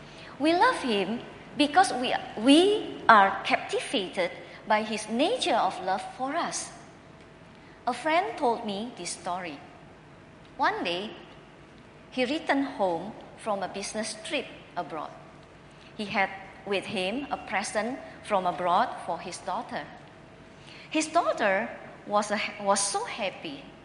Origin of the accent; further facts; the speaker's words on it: Jakarta, Indonesia; The year 1998 was a dark chapter in my hometown, Jakarta.